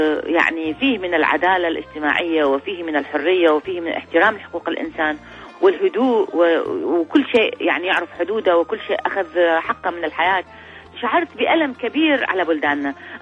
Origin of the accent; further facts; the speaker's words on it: Suq al-Shuyukh, Dhi Qar, Iraq; moved away as an adult; المدينة ومدينتي هي أساسا يعني فيها من الحب الكثير الذي يعطي الشعر. سوق الشيوخ شكل يعني مدينة نموذج للتآلف الأطياف بين يعني الأطياف العراقية في متعايشة منذ زمن بالعراق.